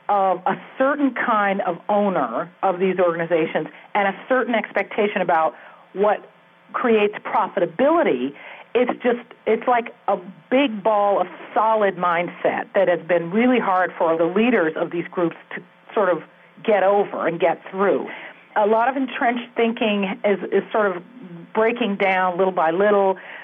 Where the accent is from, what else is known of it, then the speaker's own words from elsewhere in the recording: San Francisco, California, United States; You're referring to my first daily newspaper job, which was in my hometown of San Francisco.